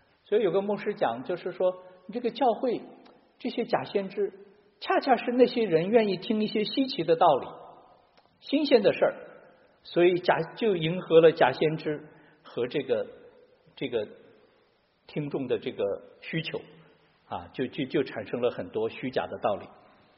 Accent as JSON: {"language": "Chinese", "region": "Qinghai", "country": "China", "tie": "born or raised there", "said": "我们小时候在青海经常看到牧人那个带着羊在山上走过一个山到另外一个山"}